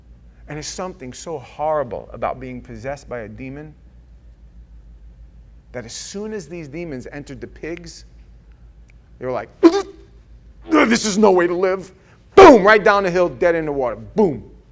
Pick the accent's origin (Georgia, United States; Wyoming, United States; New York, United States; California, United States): New York, United States; now in Florida, United States; when I first moved down to Florida in 1988, and you went into a store and, hey, I'm from New York.